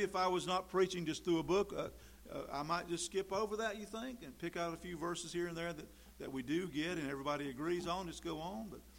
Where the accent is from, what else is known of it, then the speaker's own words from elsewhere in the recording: Tryon, North Carolina, United States; I grew up in Tryon, North Carolina, surrounded by mountains.